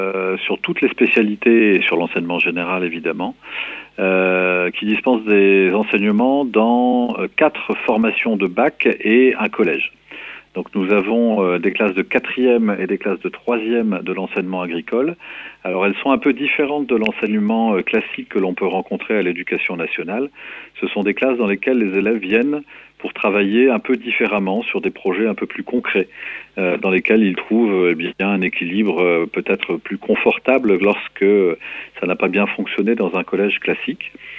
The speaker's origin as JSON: {"language": "French", "region": "Hauts-de-France", "country": "France", "lives_now": "Mauléon, France", "said": "Et je suis originaire d'un tout autre département puisque je viens du Nord, le département du Nord, à côté de Lille."}